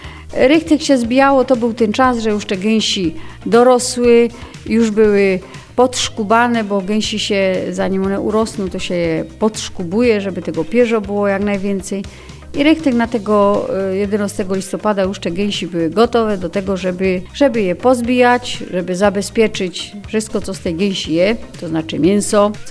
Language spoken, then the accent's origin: Polish; Silesian Voivodeship, Poland; my są stąd, że od wieków to jest nasza świętoziemia, że my z dziada pradziada Ślązoki